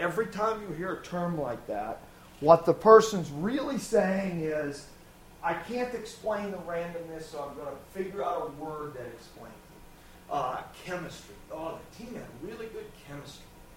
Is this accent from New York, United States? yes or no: no; Minnesota, United States; And I said, well, I grew up in Minnesota.